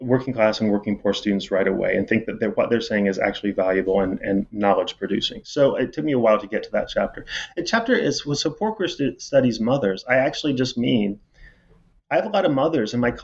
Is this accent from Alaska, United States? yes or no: no; Indiana, United States; As I said, I'm from Indiana. And, you know, you sort of can never leave home. I'm never going back to Indiana.